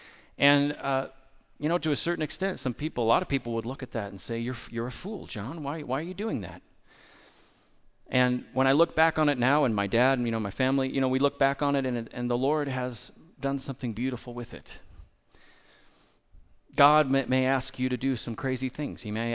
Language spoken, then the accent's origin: English; California, United States; I'm having a tough enough time deciding in California. I'm from California.